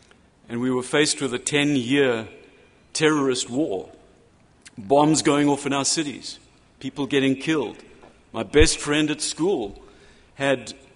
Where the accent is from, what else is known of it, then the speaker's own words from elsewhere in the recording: Zimbabwe; moved away as an adult; now in United States; I've had the experience of living in two of them before I came to America. I was born and raised in Rhodesia, which is now Zimbabwe. I was there for 20 years